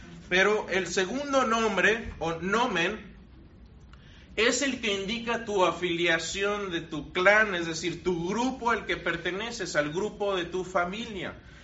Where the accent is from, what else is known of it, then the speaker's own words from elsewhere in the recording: Querétaro, Mexico; also born or lived in Monterrey; Yo soy queretano, pero viví en Monterrey.